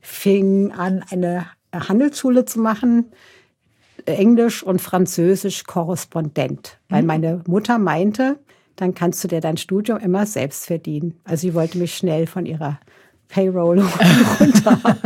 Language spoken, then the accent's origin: German; Hesse, Germany; als Hessin